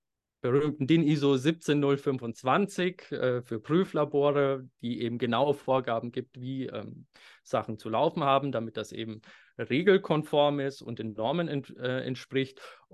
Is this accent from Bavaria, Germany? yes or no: yes; Bavaria, Germany; ich komme ja aus dem Landkreis Bad Kissingen